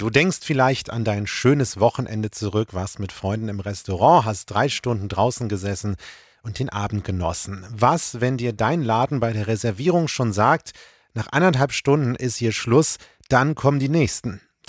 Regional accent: Bückeburg, Lower Saxony, Germany; Meine Kindheit habe ich im Bergbad in Bückeburg verbracht.

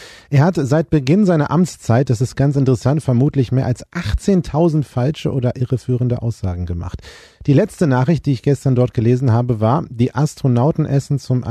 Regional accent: Lower Saxony, Germany; Ich bin ja auf einem 300-Leute-Dorf so groß geworden in Niedersachsen.

